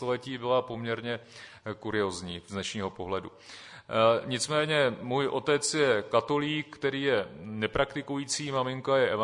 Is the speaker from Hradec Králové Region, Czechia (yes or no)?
yes; Náchod, Hradec Králové Region, Czechia; já pocházím z Náchoda … je vyloženě krajové.